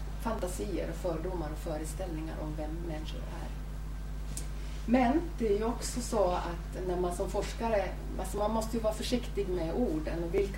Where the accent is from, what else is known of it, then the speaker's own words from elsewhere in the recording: Finland; accent: Finland-Swedish; Jag kommer från Finland, men jag är finlandssvensk. Och det hörs kanske på mitt språk.